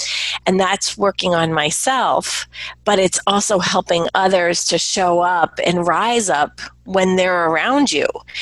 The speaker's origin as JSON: {"language": "English", "region": "New York", "country": "United States", "said": "and it was right after 9/11, and I'm a New Yorker. It was very near and dear to my heart, all of that tragedy"}